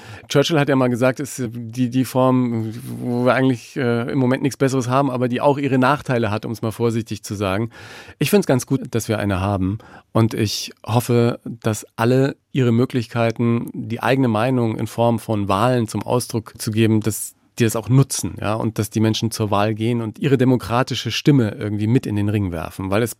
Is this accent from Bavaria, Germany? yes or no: yes; Bavaria, Germany; Ich bin schon Franke und irgendwie die Heimat, mit der ich ganz viele positive Gefühle verbinde, ist die Gegend rund um Murnau, das Blaue Land, Kandinsky, Horvath, Staffelsee, die Berge im Blick.